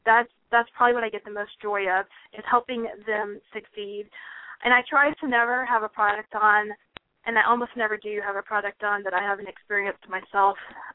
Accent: Houston, Texas, United States; he's from Houston or spent a lot of time growing up in Houston, which is where I'm from.

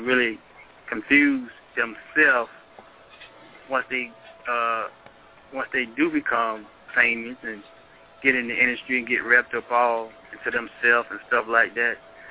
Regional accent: Shelton, Georgia, United States; I'm from Shelton, Georgia. I'm a manager.

